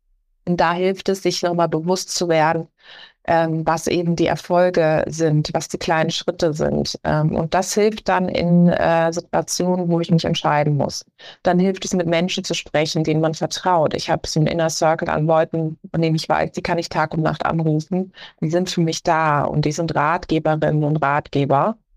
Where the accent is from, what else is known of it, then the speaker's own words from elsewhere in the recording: Karlsruhe, Baden-Württemberg, Germany; ich bin eben in Karlsruhe groß geworden, was auch eine wunderschöne Stadt ist, um groß zu werden, weil es klein und überschaubar ist.